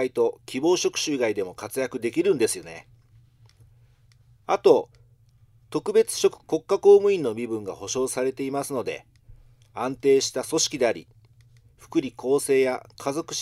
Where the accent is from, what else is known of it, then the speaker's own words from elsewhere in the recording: Okinawa, Japan; 自衛官の父が沖縄勤務していたので、子どもの頃も沖縄に住んでいたんですよ。